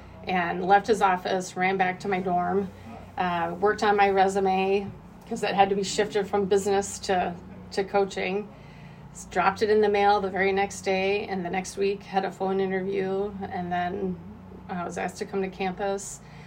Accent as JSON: {"language": "English", "region": "Illinois", "country": "United States", "tie": "born or raised there", "said": "Growing up in Illinois, I played for a high-level club team in that area, and there's a lot of talent."}